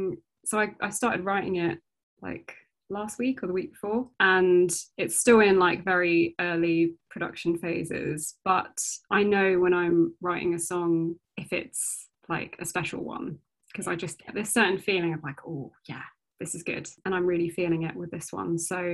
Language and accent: English; United Kingdom; So I'm fully Indian. That's kind of my heritage. But I was born and brought up here in the UK. And my parents kind of came here in the 70s.